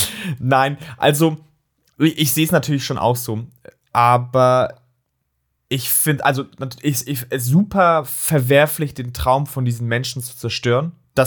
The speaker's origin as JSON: {"language": "German", "town": "Darmstadt", "region": "Hesse", "country": "Germany", "said": "Ich bin selbst aus Darmstadt."}